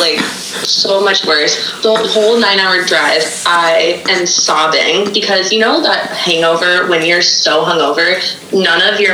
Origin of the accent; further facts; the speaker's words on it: Iowa, United States; when I tell them I'm from Iowa, I get this sad look and like they apologize.